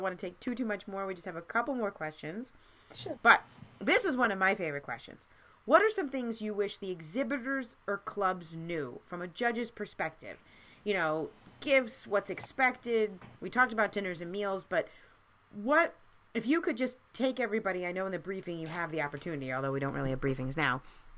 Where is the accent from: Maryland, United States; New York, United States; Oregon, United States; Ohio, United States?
Maryland, United States; I grew up in Maryland, and they're all about laughs and giggles and plays and be nice